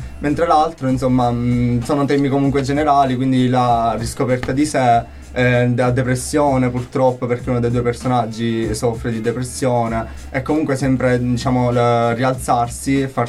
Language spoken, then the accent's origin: Italian; Sicily, Italy; now in Perugia, Italy; sono un siciliano arrivato qui a Perugia per avere un futuro migliore